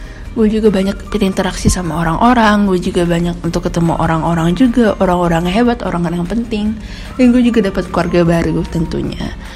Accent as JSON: {"language": "Indonesian", "town": "Prabumulih", "region": "South Sumatra", "country": "Indonesia", "said": "kemarin berkesempatan untuk mengikuti ajang pageant di kota gue di Prabumuli"}